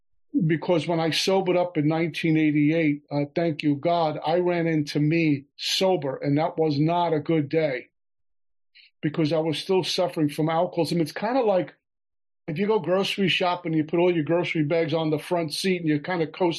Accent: Brooklyn, New York, United States; now in Oklahoma, United States; drink at 14 years old on a street corner in Brooklyn, New York. You can tell by the way I speak, I'm not from Oklahoma. But Brooklyn, New York, that's what we did. We hung out on street corners and schoolyards.

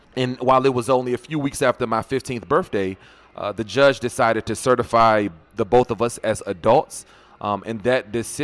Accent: Washington, District of Columbia, United States; I grew up in the Washington, D.C. area when, you know, Washington, D.C. was the murder capital of the world, and none of the neighborhoods that I lived in were safe ones.

